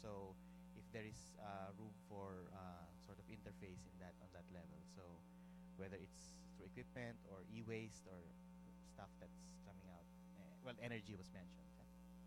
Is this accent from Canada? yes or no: no; Philippines; from the Philippines, member of APC as well.